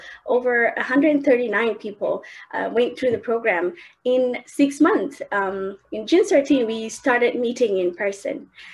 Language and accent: English; Ethiopia; English is a second language; moved away as an adult; now in London, United Kingdom; I'm a missionary from Ethiopia to Inspire St. James Church here in London. When I first moved here, my heart was to do outreach with everyone around their neighborhood.